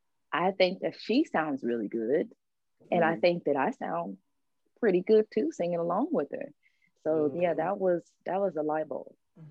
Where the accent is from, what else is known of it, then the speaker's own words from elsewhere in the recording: Houston, Texas, United States; We're from Houston. How could you not love them?